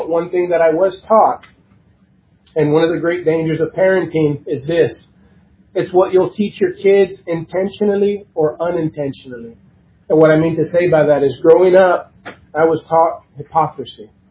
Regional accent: San Antonio, Texas, United States; born there; I was born in San Antonio, Texas, as the last of 9 children.

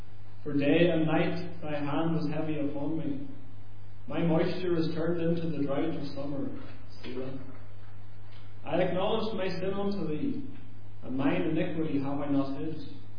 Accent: Lurgan, Northern Ireland, United Kingdom; also born or lived in Manchester / Liverpool; maybe you'll know from the accent, I'm from County Armagh, just outside Lurgan. I've lived there most of my life. Grew up in Northern Ireland most of my life, had a few years in Manchester and Liverpool.

